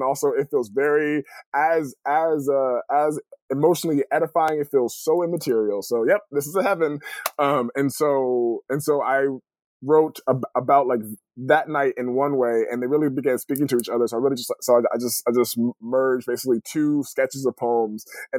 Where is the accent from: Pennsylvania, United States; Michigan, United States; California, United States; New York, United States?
California, United States; So I grew up in California. I was born between an earthquake and a riot.